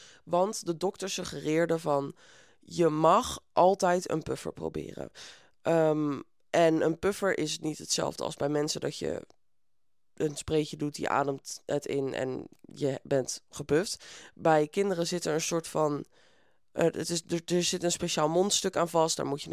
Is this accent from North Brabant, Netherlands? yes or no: yes; Etten-Leur, North Brabant, Netherlands; Ik kom uit Etten-Leur. Ja, dat is bij Breda, dat is helemaal in het zuiden.